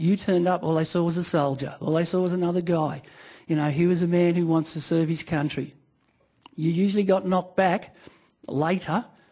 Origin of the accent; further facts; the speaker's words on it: New South Wales, Australia; My people are the Gundungurra. I'm from the Blue Mountains in New South Wales.